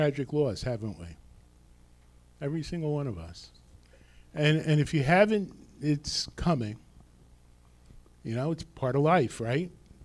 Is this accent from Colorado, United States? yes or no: no; Rutherford, New Jersey, United States; if you know anything about North Jersey, I grew up in Rutherford